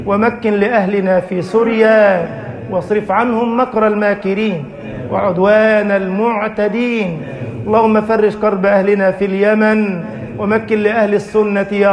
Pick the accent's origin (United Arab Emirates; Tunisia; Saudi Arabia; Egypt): Egypt; واجعل بلدنا مصر أمنا أمانا، سخاء رخاء